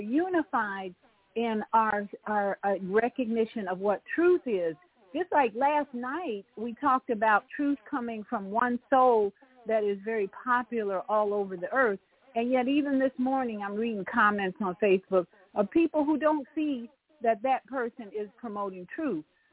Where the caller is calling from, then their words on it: Orlando, Florida, United States; in Orlando.